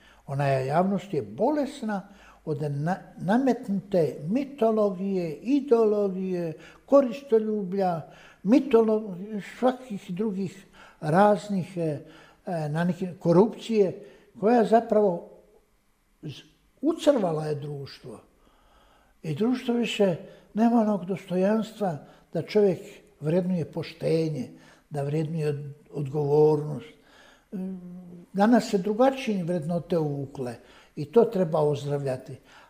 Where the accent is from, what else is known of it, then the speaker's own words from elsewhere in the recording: Bosnia & Herzegovina; Mi u Bosni i Hercegovini, ako kažemo da smo vjernici